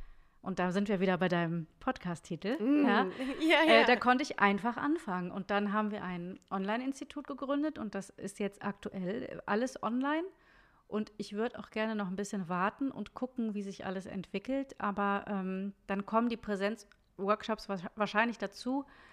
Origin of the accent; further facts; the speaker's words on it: Cologne, North Rhine-Westphalia, Germany; now in Munich, Germany; Ursprünglich aus Köln, aber ich lebe in Bayern, in München.